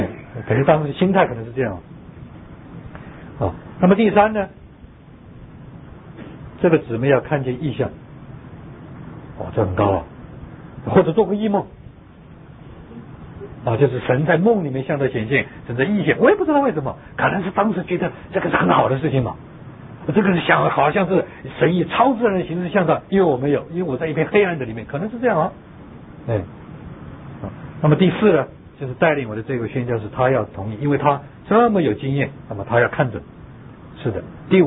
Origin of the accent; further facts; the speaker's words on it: China; now in United States; 我从中国来到美国是流着泪出来的，忍痛出来的，